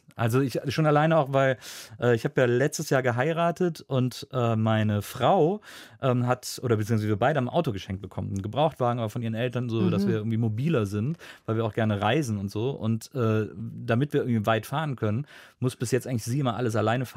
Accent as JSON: {"language": "German", "town": "Wesseling", "region": "North Rhine-Westphalia", "country": "Germany", "said": "ich komme aus Wesseling"}